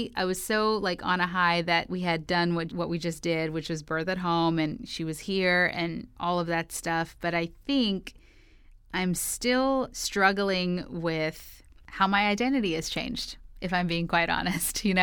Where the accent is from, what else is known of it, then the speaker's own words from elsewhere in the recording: New York, United States; And I'm from New York, so like you know, I just felt like the windows were open and there were sirens like going by.